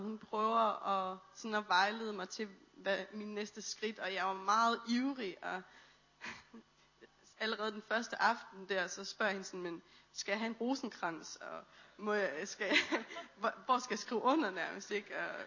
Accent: Randers, Central Denmark Region, Denmark; der flytter jeg tilbage til Randers, hvor jeg kommer fra.

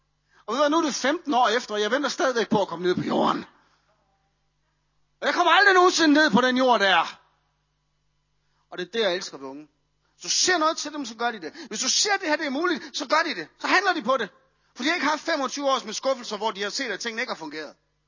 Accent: Aalborg, North Denmark Region, Denmark; eller Aalborg, hvor jeg kommer fra

